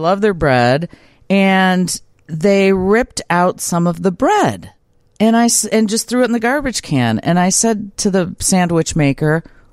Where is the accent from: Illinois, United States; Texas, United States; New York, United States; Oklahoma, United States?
Illinois, United States; Brookfield; now in LaGrange, United States; Well, I grew up in Brookfield. There's one in Lyons, which is close to LaGrange, where I live now.